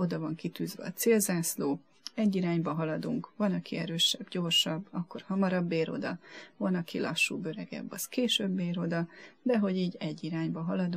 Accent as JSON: {"language": "Hungarian", "country": "Hungary"}